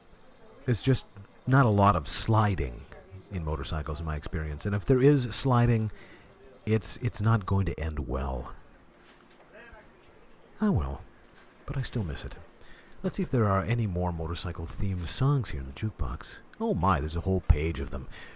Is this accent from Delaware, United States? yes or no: no; North Dakota, United States; One of the virtues of growing up in North Dakota in the 60s. Your own private freeway.